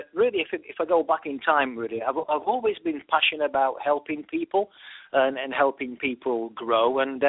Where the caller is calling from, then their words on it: York, Yorkshire and the Humber, United Kingdom; Well, I'm calling in from York in the UK, which is in the north of England.